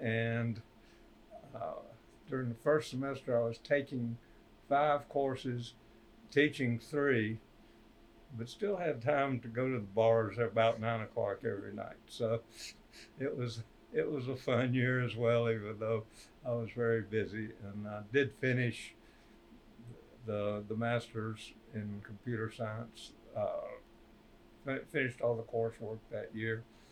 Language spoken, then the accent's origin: English; Asheville, North Carolina, United States; I grew up in Asheville, North Carolina. Went to the public school system there.